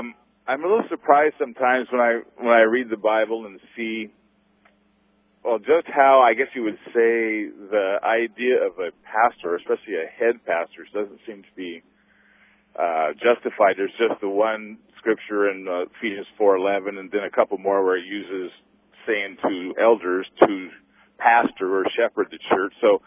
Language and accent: English; Santa Cruz, California, United States; also born or lived in Oregon; I was saved in Santa Cruz. I was raised in Santa Cruz and saw lots of weird things. This is in the 70s there.